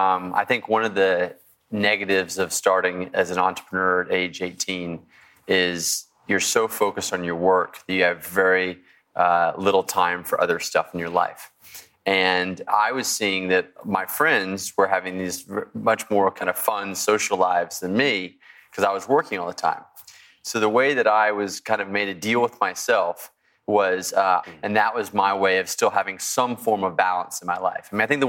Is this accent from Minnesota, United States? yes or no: no; Texas, United States; I grew up in Texas, had ridden horses before.